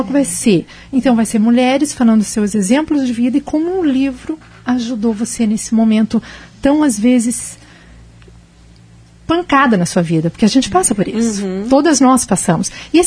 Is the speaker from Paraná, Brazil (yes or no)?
yes; Maringá, Paraná, Brazil; now in Londrina, Brazil; Eu sou de Maringá, mas moro em Londrina.